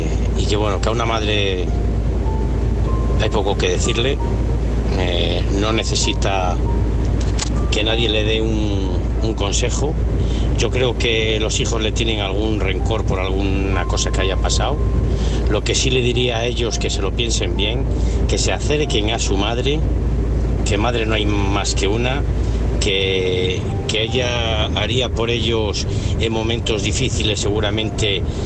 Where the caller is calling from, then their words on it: León, Castile and León, Spain; de León y estoy trabajando camino de Lleida.